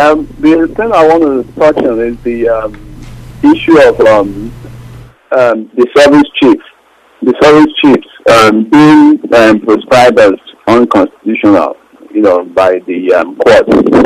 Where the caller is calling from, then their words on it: Cleveland, Ohio, United States; I'm calling from Cleveland, Ohio.